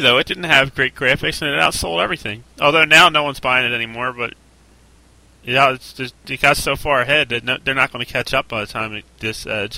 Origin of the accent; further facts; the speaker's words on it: New Jersey, United States; from New Jersey.